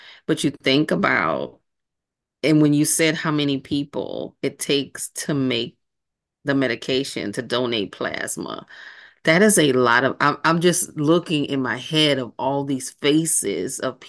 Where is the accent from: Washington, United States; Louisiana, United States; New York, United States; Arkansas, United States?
Louisiana, United States; New Orleans; I'm from New Orleans and most of my family is from the very deep south of Louisiana.